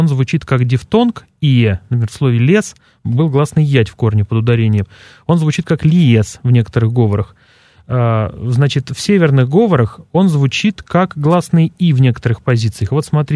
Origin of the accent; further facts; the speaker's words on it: Vladimir Oblast, Russia; Ну, я сам немножко диалектный, я из Владимирской области